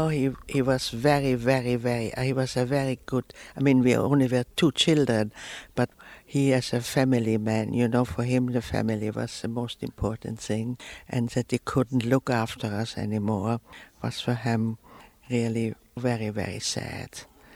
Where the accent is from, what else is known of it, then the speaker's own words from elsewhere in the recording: Vienna, Austria; And so when she heard I came from Vienna, she said, oh, you must come up to my father.